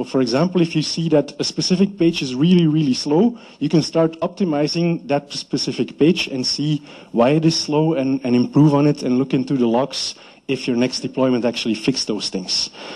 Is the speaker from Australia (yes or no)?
no; Belgium; I came from Belgium.